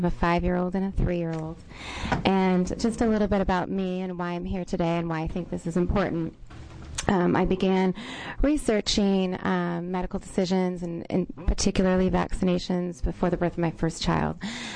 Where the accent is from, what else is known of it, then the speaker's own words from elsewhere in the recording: Tigard, Oregon, United States; I'm from Tigard, Oregon.